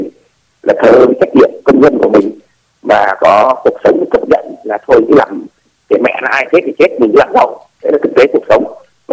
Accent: Hanoi, Vietnam; Nó từ mình, quê mình như Tấn Ninh mình, mà tôi lớn lên Hà Nội từ bé.

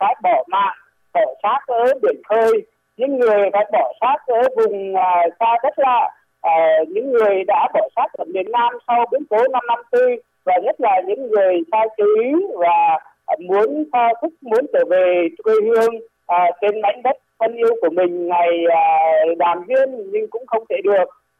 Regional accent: Northern Vietnam, Vietnam; tôi là một người ở miền Bắc, tôi sinh ra ở miền Bắc, tôi lớn lên ở miền Bắc. Tôi lại sinh ra sau những ngày giải phóng

